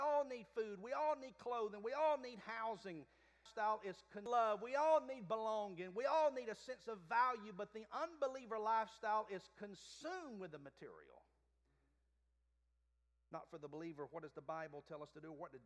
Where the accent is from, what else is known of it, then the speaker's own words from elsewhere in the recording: Alabama, United States; I wasn't expecting to meet someone that was born and raised in Alabama as I am.